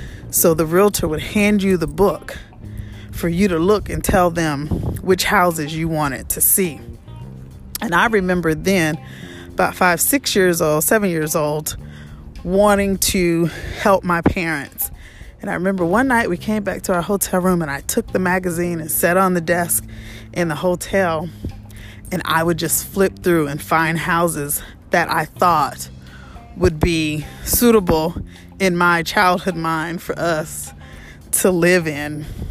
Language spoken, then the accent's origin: English; Little Rock, Arkansas, United States; born there; But I was born in Little Rock, Arkansas, so kind of country girl, what they call gangland now. So I was born around the gangs in Little Rock, Arkansas.